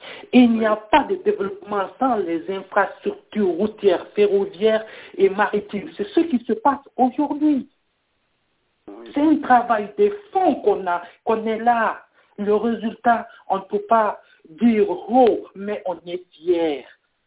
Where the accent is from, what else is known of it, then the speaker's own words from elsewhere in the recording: Guinea; J'ai vu des tas d'entreprises dans ma jeunesse en Guinée